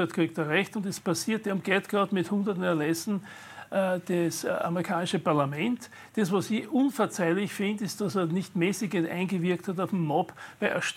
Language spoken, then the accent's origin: German; Austria; ich bin Österreicher.